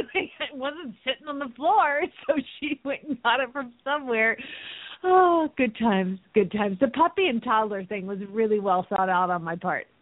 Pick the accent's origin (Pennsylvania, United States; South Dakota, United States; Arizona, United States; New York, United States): Arizona, United States; Phoenix; from Phoenix, Arizona